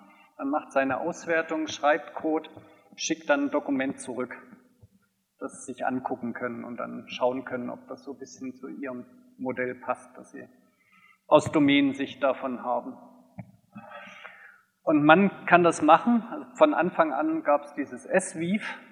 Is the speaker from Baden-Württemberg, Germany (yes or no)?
yes; Tübingen, Baden-Württemberg, Germany; Schließen möchte ich noch mit einer Impression von Tübingen, also da, wo ich herkomme.